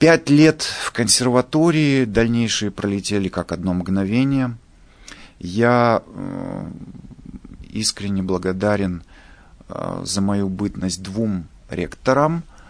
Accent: Ural, Russia; Я говорю: «Вы знаете, нет, я с Урала».

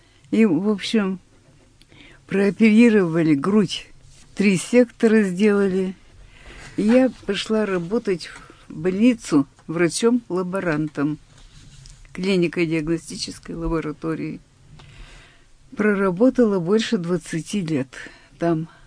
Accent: Sysert, Sverdlovsk Oblast, Russia; born there; А я родилась на Урале. И пригодилась, видно, здесь. Где бы в жизни ни бывало, душа просится в Сысерти. Там такие красивые места, хорошие люди, дом наш на берегу речки, за огородом лес.

